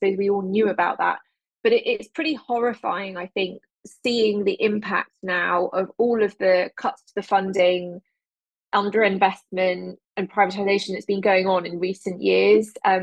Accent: Jersey; I grew up in Jersey. We don't have party politics.

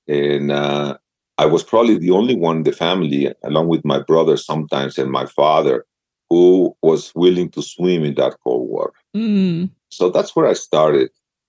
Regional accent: Mexico; I'm from Mexico.

